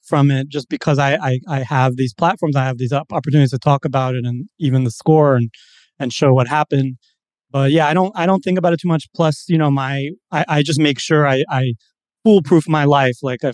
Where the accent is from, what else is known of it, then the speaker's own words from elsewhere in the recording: Uzbekistan; So I'm from Uzbekistan.